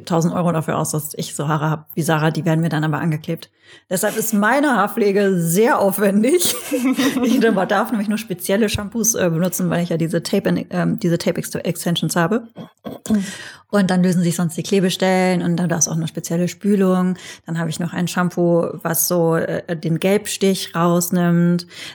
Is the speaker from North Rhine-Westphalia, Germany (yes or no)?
yes; North Rhine-Westphalia, Germany; ich bin in der Nähe von Holland aufgewachsen.